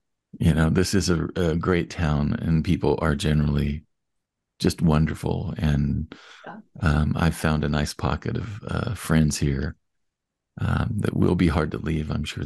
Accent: Evanston, Wyoming, United States; it reminded me of the small town that I grew up in, which was Evanston, Wyoming.

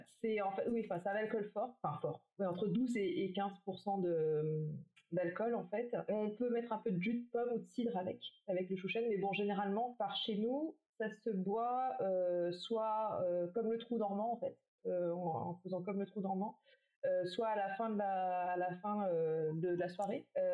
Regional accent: Rennes, Brittany, France; moi, je suis rennaise.

